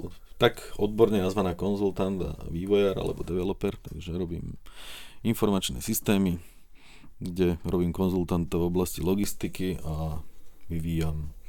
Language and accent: Slovak; Smolenice, Trnava Region, Slovakia; Ja pochádzam zo Smolenic a tam v podstate som, dá sa povedať, že narodil som sa tam a žijem tam celý život, takže aj tam bývame.